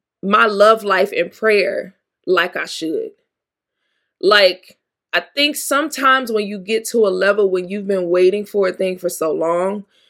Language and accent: English; Mississippi, United States; I am from Mississippi, down home cooking, southern fried everything, all of the above.